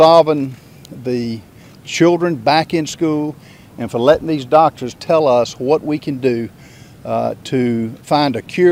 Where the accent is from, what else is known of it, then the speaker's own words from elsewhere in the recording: South Carolina, United States; And I'm from South Carolina, I'm from a rural district.